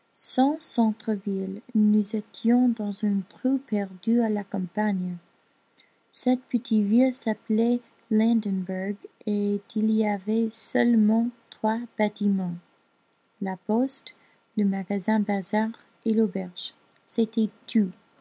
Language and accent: French; Floyd, Virginia, United States; French is a second language; Je suis née en Virginie et j'habitais avec ma mère et mon père dans une maison sur une colline dans une petite ville s'appelle Floyd.